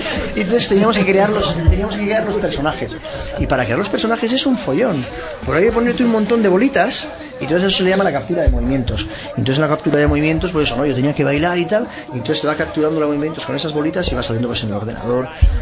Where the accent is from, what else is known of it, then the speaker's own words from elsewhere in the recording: Irun, Basque Country, Spain; yo que soy de Irún, pues yo soy más, yo siempre digo más que los de Irún también somos navarros